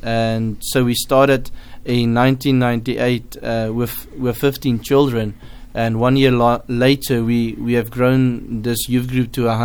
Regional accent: Pretoria, Gauteng, South Africa; I'm coming from South Africa. I grew up in a city called Pretoria, and I've been there my whole life.

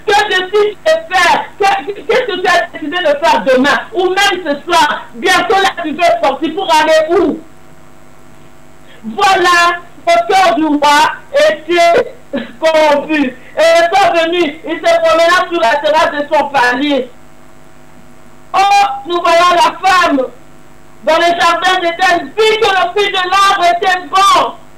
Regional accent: DR Congo; now in Europe; quand on était chez nous au Congo

